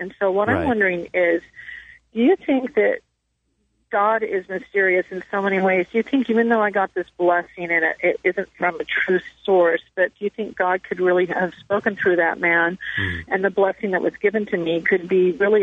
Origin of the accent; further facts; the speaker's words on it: Sacramento, California, United States; I was brought up and raised in the Mormon Church in Sacramento, California